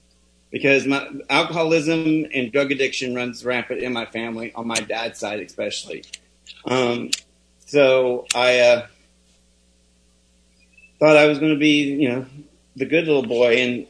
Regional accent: Austin, Texas, United States; also born or lived in California, United States; I grew up in Austin, born in California, grew up in Austin.

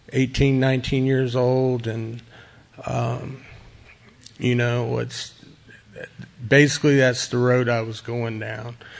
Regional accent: Las Vegas, Nevada, United States; I was raised in Las Vegas, Nevada, so I mean, that pretty much qualifies you. And you know, growing up there, it's pretty wild.

